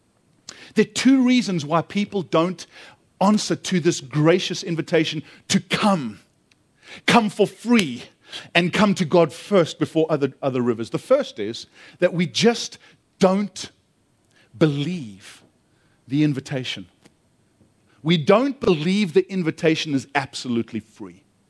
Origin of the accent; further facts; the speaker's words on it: South Africa; I'm a South African. You never come empty-handed.